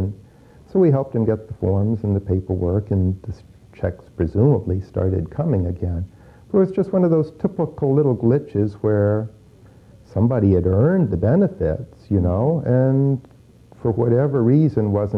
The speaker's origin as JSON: {"language": "English", "country": "United States", "said": "I'm an American"}